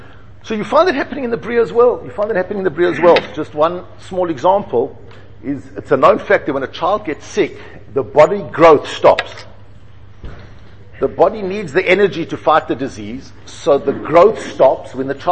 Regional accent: South Africa; I was growing up in South Africa

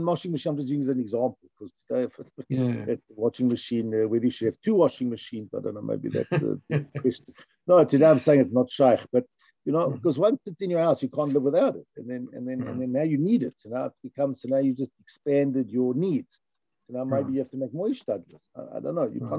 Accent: New York, United States; I come from New York, you know, whoever ate at home.

